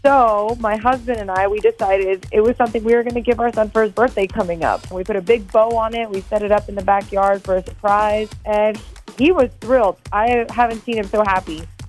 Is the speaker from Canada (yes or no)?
no; Madison, United States; I'm from Madison.